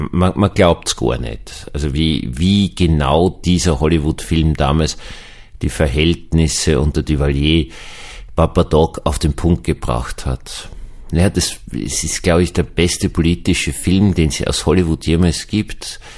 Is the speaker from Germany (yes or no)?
no; Austria; Ich glaube, bei uns in Österreich wäre dieses Erdbeben nicht so besonders arg.